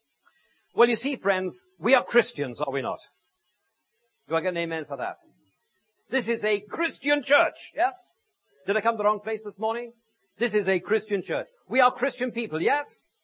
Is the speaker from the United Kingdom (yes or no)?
yes; Wales, United Kingdom; Oh, but we're English. I'm Welsh, of course.